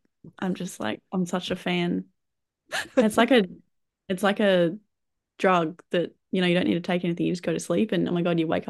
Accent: Tasmania, Australia; I'm originally from Tasmania. I'm 26 years old.

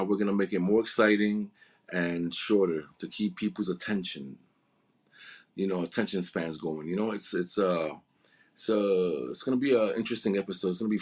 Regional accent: New York City, New York, United States; And you know, I grew up in the South Bronx, maybe 10 minutes away from Yankee Stadium.

